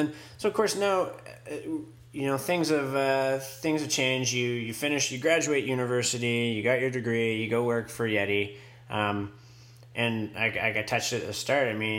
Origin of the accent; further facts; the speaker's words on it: British Columbia, Canada; now in Whistler, Canada; Growing up on the west coast of BC, growing up in Vancouver Island, and now living in Colin Whistler home the last 10 years.